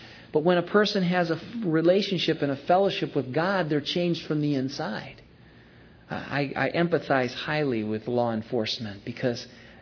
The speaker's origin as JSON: {"language": "English", "country": "United States", "said": "they immediately knew I was from the U.S. by my accent and asked why I was here."}